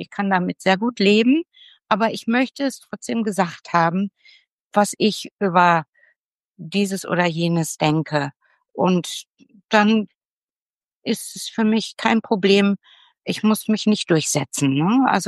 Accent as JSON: {"language": "German", "town": "Solingen", "region": "North Rhine-Westphalia", "country": "Germany", "tie": "born or raised there"}